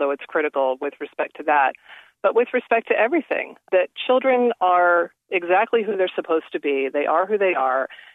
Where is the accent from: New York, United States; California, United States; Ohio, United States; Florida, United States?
California, United States; Sacramento; I was actually at a gay pride celebration in my hometown here in Sacramento